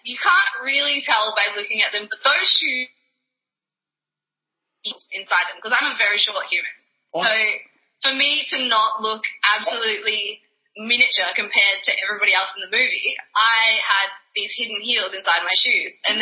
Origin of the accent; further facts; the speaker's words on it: Victoria, Australia; So I grew up in Victoria.